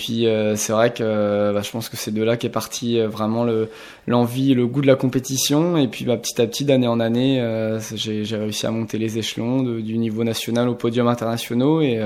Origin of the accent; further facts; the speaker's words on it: Saint-Brieuc, Brittany, France; Moi, je suis originaire de Saint-Brieuc, donc depuis tout petit, je navigue en baie de Saint-Brieuc assez souvent